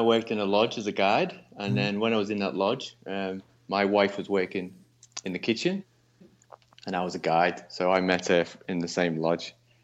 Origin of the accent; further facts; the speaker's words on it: New Ferry, North West England, United Kingdom; New Ferry.